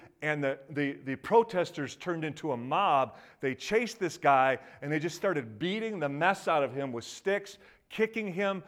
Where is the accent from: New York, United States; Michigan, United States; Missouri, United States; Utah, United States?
Michigan, United States; So I'm from Michigan, and this took place in Ann Arbor.